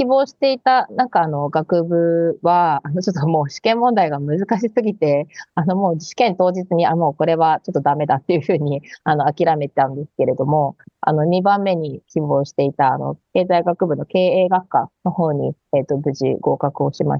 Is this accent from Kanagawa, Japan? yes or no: no; Tokyo, Japan; 出身は東京になります。